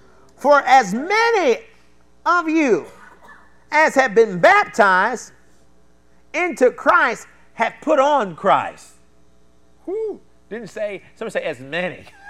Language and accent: English; Baltimore, Maryland, United States; I'm from Baltimore up there.